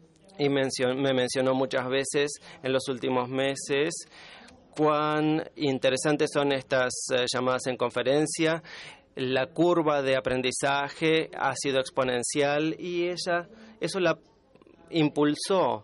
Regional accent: Canada; Soy canadiense, soy jubilado en una carrera de desarrollo internacional.

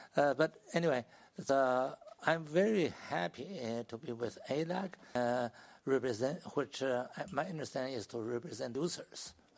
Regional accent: China; English is a second language; Yes, indeed, although I'm from China

